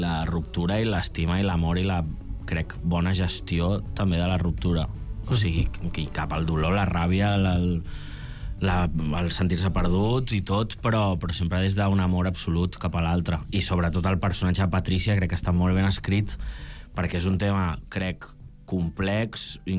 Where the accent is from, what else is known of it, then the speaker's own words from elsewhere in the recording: El Masnou, Catalonia, Spain; Sí, sí, jo soc de Masnou.